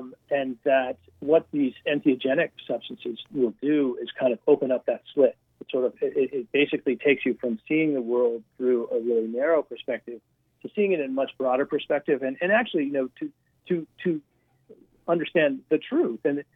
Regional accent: Colorado, United States; now in Vermont, United States; I live, I'm from Colorado, but I actually live in Vermont now, which is similar to Colorado

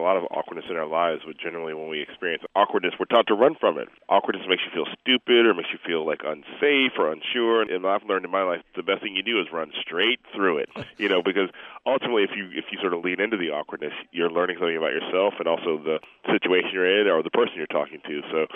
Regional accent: Chicago, Illinois, United States; I grew up in Chicago and graduated from high school in Chicago

